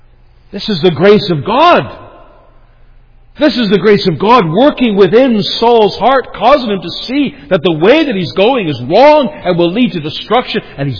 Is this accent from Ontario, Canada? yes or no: yes; Ontario, Canada; I was from Ontario, and I was used to trees growing straight.